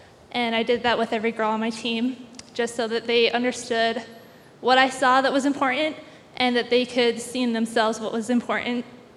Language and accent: English; Arco, Idaho, United States; I'm from Arco, Idaho.